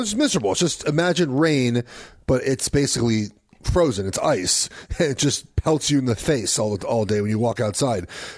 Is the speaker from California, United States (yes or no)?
yes; California, United States; I'm from Southern California, right? I've been in snow like 4 times in my life.